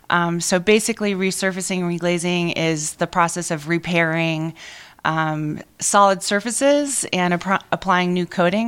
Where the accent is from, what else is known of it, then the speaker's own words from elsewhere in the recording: Maryland, United States; we're from Maryland, and just recently moved to the Valley in May, although we've been coming here for maybe 4 or 5 years now.